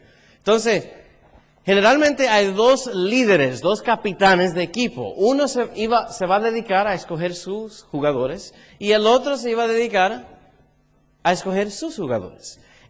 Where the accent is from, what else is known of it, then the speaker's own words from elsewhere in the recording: United States; born there; yo nací en los Estados Unidos, pero mis padres son de la República Dominicana, que es una isla muy chiquito, que está al lado de Puerto Rico y Haití.